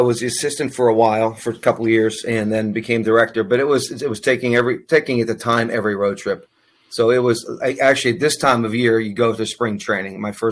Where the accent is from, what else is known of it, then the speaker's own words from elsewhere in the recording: Pittsburgh, Pennsylvania, United States; I mean, I, like you, I've been growing up in Pittsburgh area.